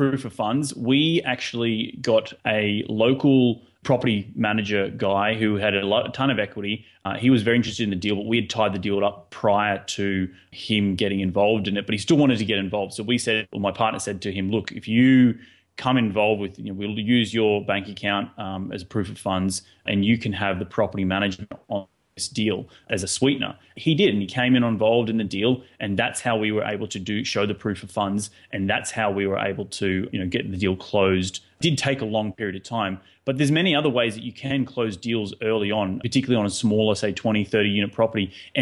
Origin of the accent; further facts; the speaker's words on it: Australia; now in United States; My main focus is that I'm from Australia and that I've moved to the United States